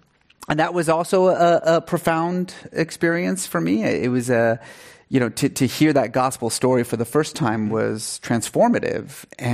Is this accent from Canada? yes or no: no; Iran; I grew up in Iran was sort of culturally Muslim